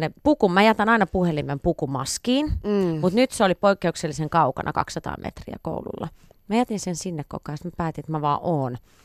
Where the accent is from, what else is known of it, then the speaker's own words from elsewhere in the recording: Viiala, Pirkanmaa, Finland; now in Helsinki, Finland; mä muutin Viialasta Helsinkiin. Eli mä muutan ihan toiseen paikkakuntaan. Mä muutan pois kotoa